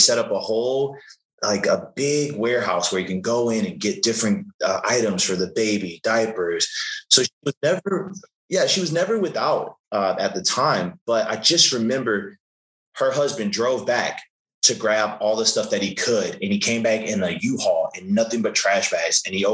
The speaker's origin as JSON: {"language": "English", "town": "New Orleans", "region": "Louisiana", "country": "United States", "tie": "born or raised there", "also_born_or_lived": "Las Vegas", "lives_now": "Austin, United States", "said": "Yeah, so I was raised in New Orleans, grew up there, born there, became a wrestling fan there in New Orleans. And then we actually moved to Vegas."}